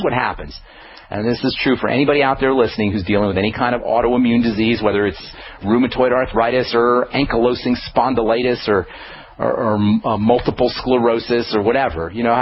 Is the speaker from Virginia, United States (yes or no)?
no; New York City, New York, United States; You know, as a kid, I grew up in New York City.